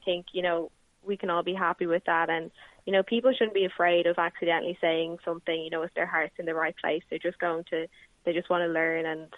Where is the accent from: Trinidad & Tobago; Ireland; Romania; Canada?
Ireland; why should I be treated differently to Gina? We're both Irish.